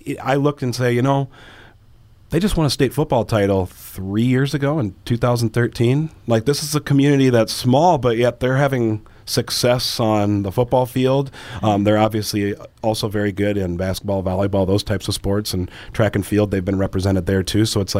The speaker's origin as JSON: {"language": "English", "town": "Sioux Falls", "region": "South Dakota", "country": "United States", "tie": "born or raised there", "said": "No, I'm from Sioux Falls."}